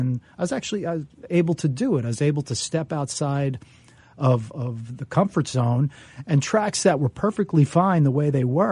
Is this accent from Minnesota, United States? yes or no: no; Elizabeth, New Jersey, United States; there's, you know, some references from growing up on Fay Avenue in Elizabeth.